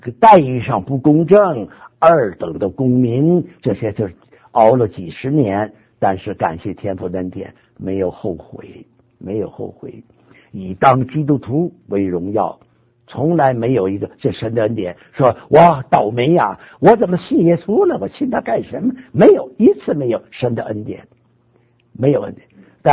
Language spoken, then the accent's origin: Chinese; Beijing, China; 我说我也是北京的。哎，这样不套近乎就老乡了吗？我也是北京的。